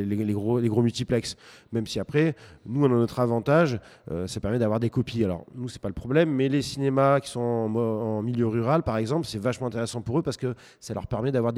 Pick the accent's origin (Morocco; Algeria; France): France; Bergerac, Nouvelle-Aquitaine; Je suis originaire de Bergerac et il se trouve que mes parents étaient fleuristes et on avait un magasin en face du cinéma à Bergerac